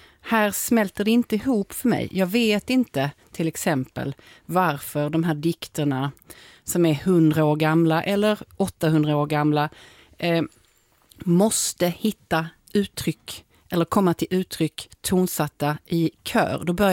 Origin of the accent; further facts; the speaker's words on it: Lund, Skåne, Sweden; jag är född och uppvuxen i Lund